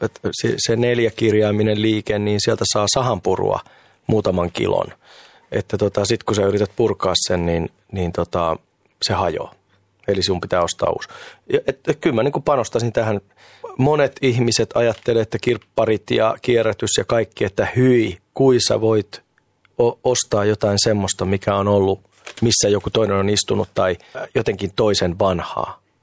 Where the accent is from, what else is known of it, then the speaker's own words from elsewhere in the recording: Tampere, Pirkanmaa, Finland; Mä oon siis Tampereelta kotosi